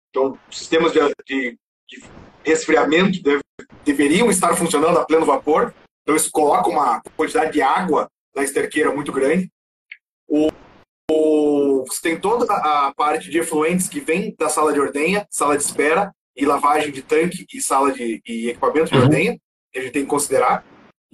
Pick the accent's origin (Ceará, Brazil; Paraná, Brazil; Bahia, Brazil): Paraná, Brazil; Castro; now in Curitiba, Brazil; Eu moro em Curitiba hoje, mas eu sou de Castro.